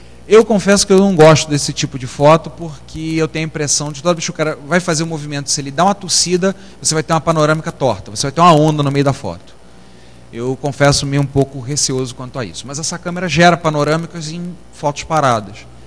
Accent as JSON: {"language": "Portuguese", "region": "Rio de Janeiro", "country": "Brazil", "tie": "born there", "said": "da Praia de Botafogo, coisa linda, né? o bairro onde eu nasci, no Rio de Janeiro"}